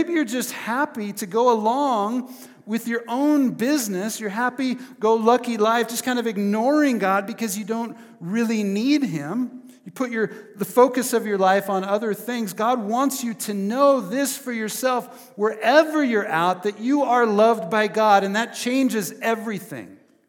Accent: Prineville, Oregon, United States; Well, I'm from Prineville.

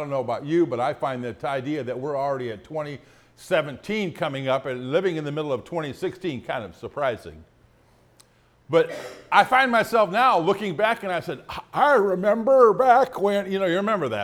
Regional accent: Sacramento, California, United States; also born or lived in South Bend / Fresno / Jamestown; You see, I grew up in South Bend, Indiana, Fresno, California, Jamestown, New York, kind of wandered around a little bit as a child, ended up in high school in Sacramento, California.

